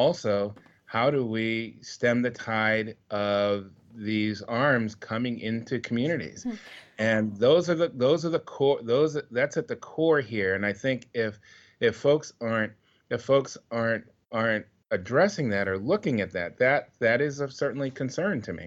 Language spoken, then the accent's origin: English; New York, United States; So let me first say, both as a New Yorker and one who lived through 9/11